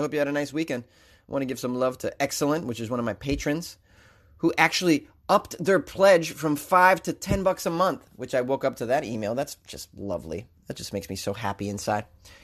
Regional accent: Washington, United States; I grew up in Eastern Washington, and I've never in my life seen ammo locked up.

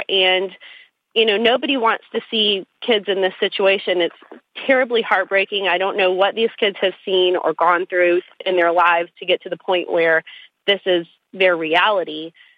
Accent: Baltimore, Maryland, United States; Yesterday, my husband and I, he also born and raised near Baltimore, were just heartbroken to see a city that we grew up in and love and have roots still there being really destroyed.

